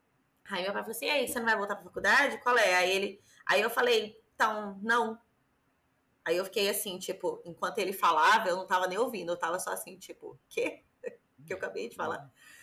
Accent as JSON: {"language": "Portuguese", "town": "Poços de Caldas", "region": "Minas Gerais", "country": "Brazil", "said": "quando eu voltei para Poços, que eu sou de Poços de Caldas, né?"}